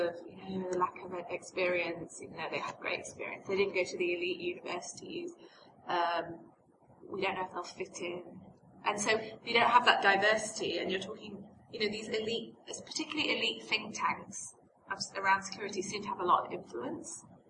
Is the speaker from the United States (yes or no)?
no; United Kingdom; accent: English; because I still have my English accent, and you know, I managed to slip by certain things.